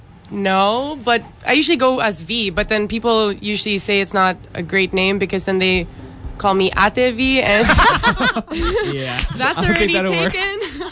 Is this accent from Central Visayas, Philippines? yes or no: yes; Cebu, Central Visayas, Philippines; I'm from Cebu, and I'm trying this out for the first time, and let's see where this goes.